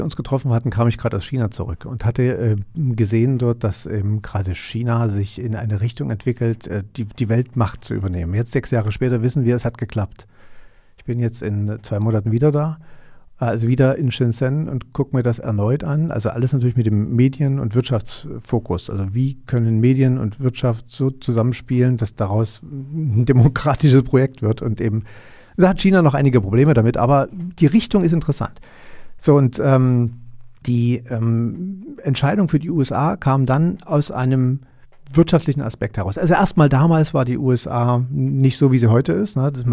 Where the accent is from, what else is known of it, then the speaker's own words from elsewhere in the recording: East Germany, Germany; ich bin Ostdeutscher.